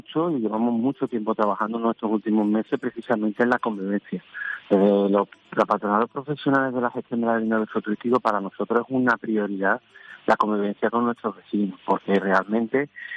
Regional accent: Seville, Andalusia, Spain; somos sevillanos que vivimos en el centro o en Sevilla

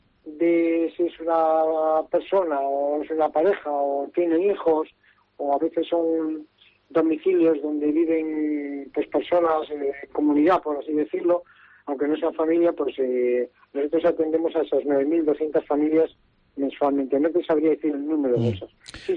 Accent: Laredo, Cantabria, Spain; Por tradición también de mis padres, que somos de Laredo

